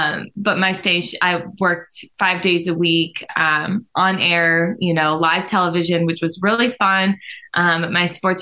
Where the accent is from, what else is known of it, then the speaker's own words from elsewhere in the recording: Ohio, United States; also born or lived in Florida; Also complicated. Mostly Ohio. Born in Florida, went back to Florida for college, but I've lived in 8 states, so I am very complicated. But Ohio feels the most like home, but Florida is where my family is.